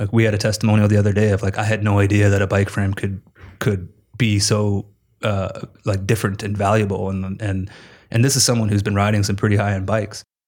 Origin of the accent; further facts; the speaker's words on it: Ontario, Canada; I was born in Toronto, raised my whole life outside of Toronto, still live outside of Toronto. So I'm Torontonian